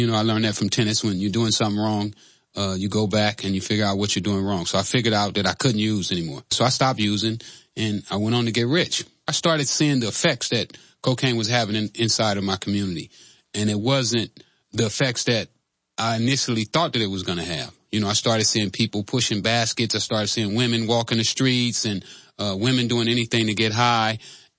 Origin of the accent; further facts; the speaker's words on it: Los Angeles, California, United States; also born or lived in Tyler, United States; I was born here in Texas, Tyler. My mom decided that she wanted to try Los Angeles, give us an opportunity to have more than what she had. She was a maid here in Tyler, so she moved to L.A.